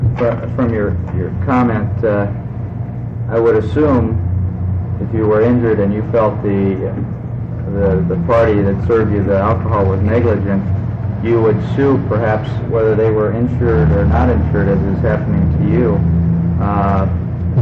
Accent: Portland, Oregon, United States; Since I'm from the Portland area

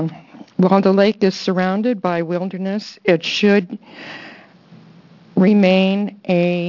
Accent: Eugene, Oregon, United States; I'm from Eugene, Oregon. I'm 70 years old.

